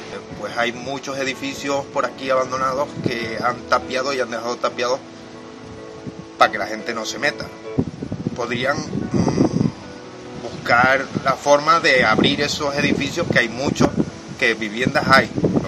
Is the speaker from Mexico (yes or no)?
no; Güímar, Canary Islands, Spain; tengo 27 años, soy de Güímar, Tenerife, estoy en situación de calle.